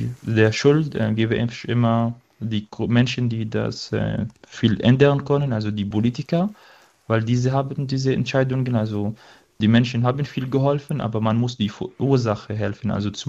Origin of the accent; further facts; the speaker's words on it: Syria; German is a second language; now in Germany; Also meine Stärke, Persönlichkeit habe ich aus Syrien mitgenommen, weil ich in Syrien viele Jahre durch den Krieg erlebt habe, als ich kleines Kind war.